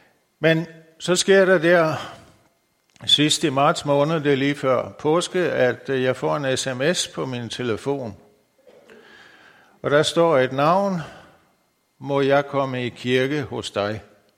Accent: Græsted, Capital Region of Denmark, Denmark; jeg er vokset op på Nordsjælland i Græsted og har trådt min barnesko der. En ud af 6 søskende, nummer 4 i rækken

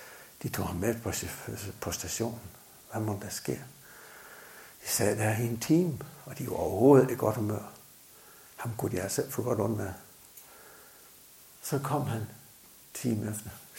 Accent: Central Denmark Region, Denmark; Ude i nærheden, hvor jeg kommer fra, der var jo grupper mange steder her.

